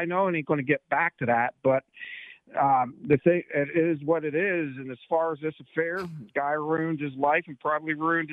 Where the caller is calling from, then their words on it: Duncansville, Pennsylvania, United States; from Duncansville.